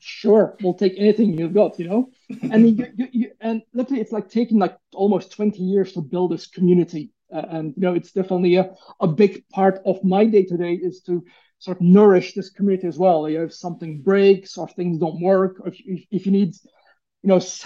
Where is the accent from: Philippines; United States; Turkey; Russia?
Turkey; And, you know, where I come from Turkey, that was also a big thing.